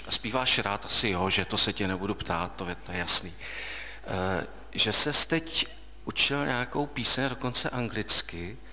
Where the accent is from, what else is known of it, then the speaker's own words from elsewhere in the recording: Ostrava, Moravian-Silesian Region, Czechia; born there; Před 51 lety jsem se narodil v Ostravě.